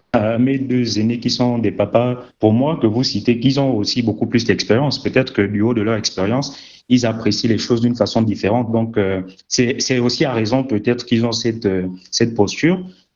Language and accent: French; Gabon; C'est comme je vous dis, nous sommes Gabonais et ce pays a une histoire.